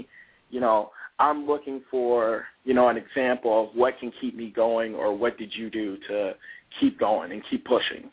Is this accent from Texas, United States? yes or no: no; Hammond, Indiana, United States; Hey, I'm from Hammond, Indiana.